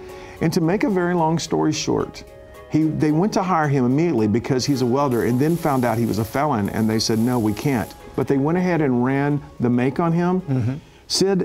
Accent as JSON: {"language": "English", "town": "Joshua", "region": "Texas", "country": "United States", "tie": "born or raised there", "said": "I was seated in my pickup truck in my hometown of Joshua, Texas, watching this endless train go by."}